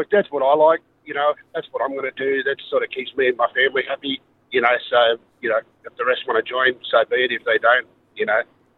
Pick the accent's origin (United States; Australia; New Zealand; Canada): Australia; let's just celebrate being Australian and enjoy ourselves.